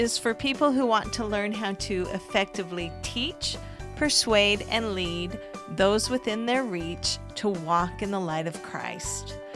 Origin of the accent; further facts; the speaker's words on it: Missouri, United States; I grew up in Missouri, and this last summer I was able to take my husband and kids and go spend time with my family in Missouri.